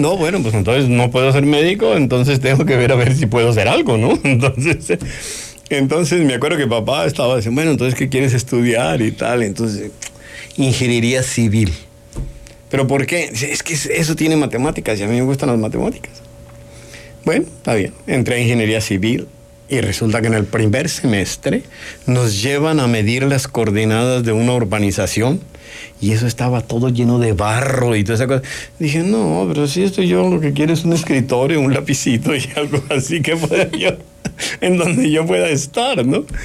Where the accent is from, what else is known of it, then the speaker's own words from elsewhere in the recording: Colombia; Sí, mi niñez fue en Colombia